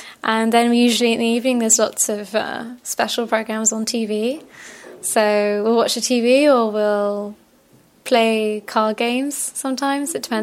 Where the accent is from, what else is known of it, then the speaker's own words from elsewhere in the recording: London, United Kingdom; I'm from London in England.